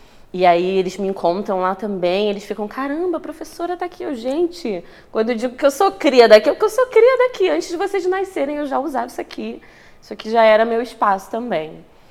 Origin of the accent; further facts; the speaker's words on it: Rio de Janeiro, Brazil; eu voltei para a minha terra, né? É o de volta para a minha terra. E estou ali, agora lá no Alemão, enfim, semeando o meu chão, né? O meu próprio chão.